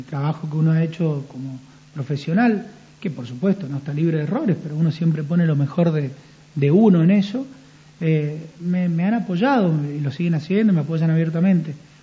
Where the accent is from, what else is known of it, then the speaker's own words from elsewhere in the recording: San Martín, Mendoza, Argentina; born there; also born or lived in Córdoba / Buenos Aires; yo nací acá en San Martín, hice mi carrera en Córdoba, después mi especialidad en Buenos Aires, estuve 12, 13 años en otro lugar, hasta que, bueno, me volví en el año 2005 a San Martín